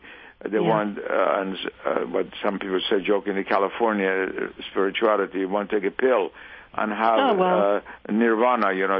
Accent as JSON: {"language": "English", "country": "Iran", "first_language": "Persian", "second_language": "English", "said": "I myself am a Persian, of course, that's my mother tongue, and I read Rumi always in the original."}